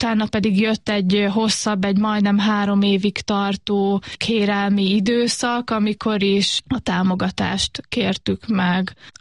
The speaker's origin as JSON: {"language": "Hungarian", "town": "Paks", "region": "Tolna", "country": "Hungary", "tie": "born or raised there", "said": "mi egy kisebb városban nőttünk fel, Pakson, és teljes mértékig integráltan."}